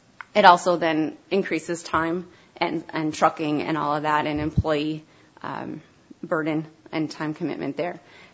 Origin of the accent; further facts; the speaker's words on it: Minneapolis, Minnesota, United States; I'm originally from Minneapolis. So when I met my husband and moved to the farm, I had no idea what I was getting into.